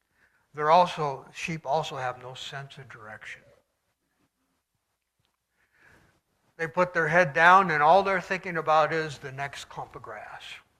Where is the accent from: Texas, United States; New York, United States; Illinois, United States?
New York, United States; Owego; And like I say, I grew up in Owego, New York, if any even know where that is.